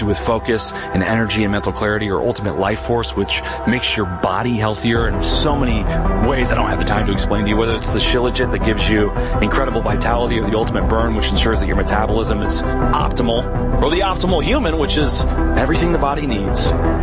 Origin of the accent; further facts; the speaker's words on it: Illinois, United States; I grew up in McLean County, Illinois, produces more corn than any other county in the world, at least it did when I was growing up there.